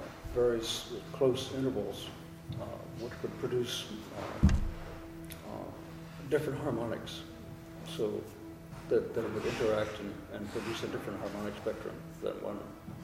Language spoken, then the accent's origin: English; Atlanta, Georgia, United States; because I grew up in Atlanta